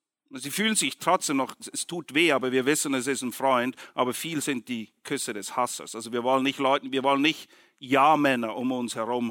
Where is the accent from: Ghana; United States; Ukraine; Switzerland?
United States; Southern United States; Ich bin ja im Süden der USA aufgewachsen und hatte, naja, meine Art und Weise, Dinge auszusprechen.